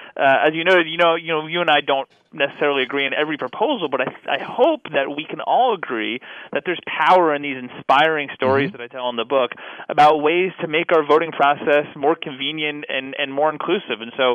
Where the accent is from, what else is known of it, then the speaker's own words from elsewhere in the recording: Kentucky, United States; it comes from my home state of Kentucky, which has one of the worst felon disenfranchisement laws in the country.